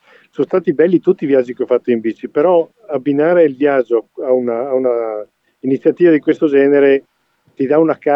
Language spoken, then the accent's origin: Italian; Zoppè di Cadore, Veneto, Italy; moved away as an adult; now in Germany; Zoppè di Cadore, io sono di Zoppè.